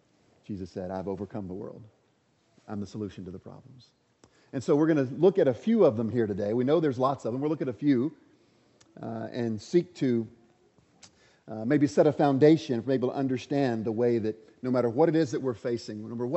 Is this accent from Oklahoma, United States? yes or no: yes; Oklahoma, United States; I didn't take this picture, but growing up in Oklahoma, I feel like I probably could have at one point or another.